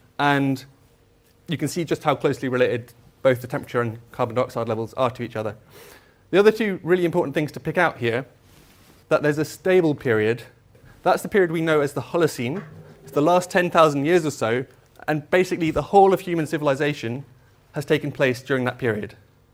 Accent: Wales, United Kingdom; I grew up in North Wales, in Snowdonia. I feel very blessed to have grown up there.

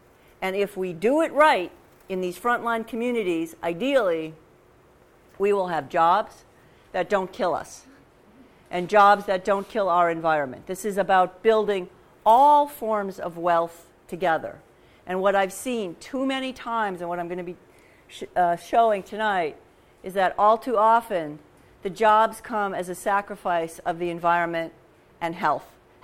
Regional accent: Wisconsin, United States; So I'm starting with me growing up in Wisconsin in the mid-1960s. I was the oldest of three children

